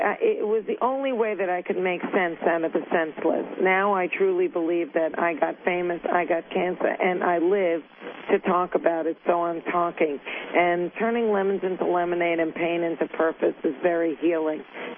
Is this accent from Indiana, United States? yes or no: no; New York, United States; and I am a New Yorker. I did come up through the public school system